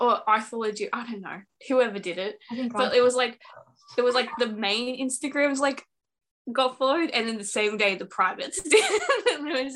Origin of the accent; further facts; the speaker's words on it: Australia; I wish I could be there, but I can't, obviously, because I'm Australian.